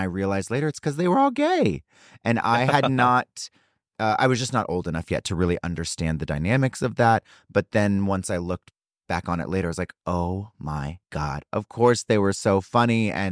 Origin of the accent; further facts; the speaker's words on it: Mississippi, United States; You know, I grew up in South Mississippi, so we saw musical theater when it was, you know, in town touring